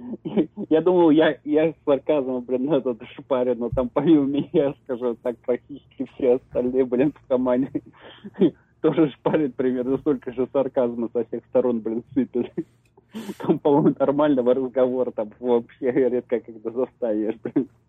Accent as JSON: {"language": "Russian", "country": "Russia", "moved": "yes", "said": "я говорю, я из России, блин, да, тут все-таки уехал по причине."}